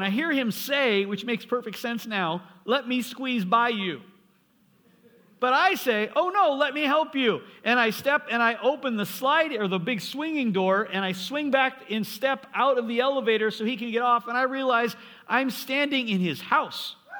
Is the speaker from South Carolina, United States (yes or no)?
no; North Dakota, United States; Granted, I grew up in North Dakota.